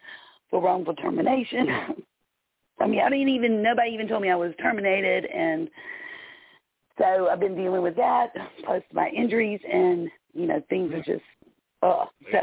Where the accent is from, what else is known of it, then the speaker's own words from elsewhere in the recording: South Carolina, United States; When you said North Carolina, I was like, 803? I'm from South Carolina.